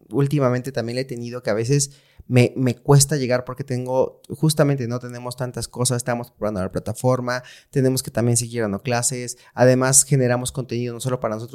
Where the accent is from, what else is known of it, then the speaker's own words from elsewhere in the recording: Puebla, Mexico; en Puebla, nosotros somos de Puebla